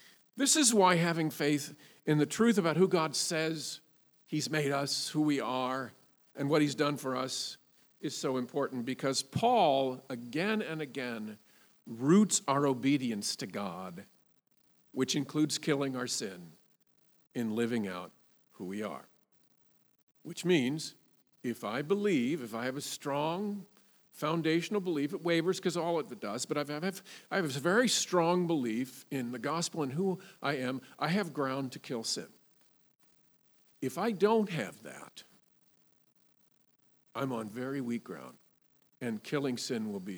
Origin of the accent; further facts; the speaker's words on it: Midwest, United States; And I bat right-handed. I'm from the Midwest, and I'm hidden in Jesus Christ.